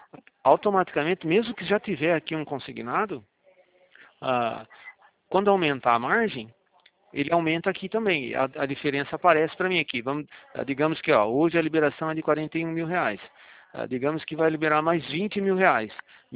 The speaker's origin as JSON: {"language": "Portuguese", "town": "Araras", "region": "São Paulo", "country": "Brazil", "said": "eu sou de Araras mesmo"}